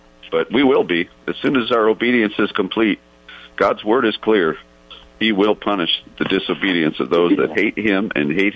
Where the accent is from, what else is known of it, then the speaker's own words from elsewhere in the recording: Illinois, United States; For a long time, my hometown back in Illinois was exempt from these type of things as well.